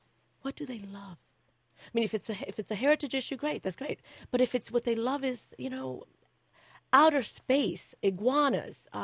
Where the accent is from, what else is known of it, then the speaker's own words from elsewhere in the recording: the South, United States; Well, you know, I grew up in the South in the 60s